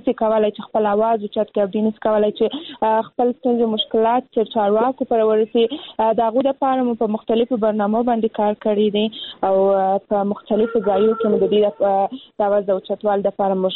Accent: Kandahar, Afghanistan; زه هم د کندهار ولایت څخه یم،

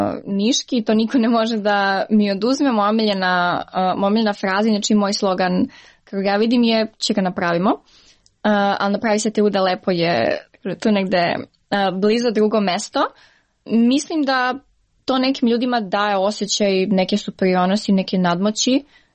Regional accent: Niš, Southern and Eastern Serbia, Serbia

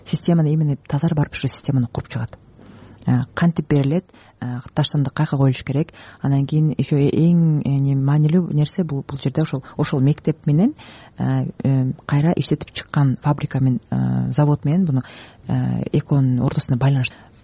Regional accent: Talas, Talas Region, Kyrgyzstan; Бишкекте жүрүп, анан Чүйрүктө жашап, бүгүн Таласка барам, өзүм Таластан болом.

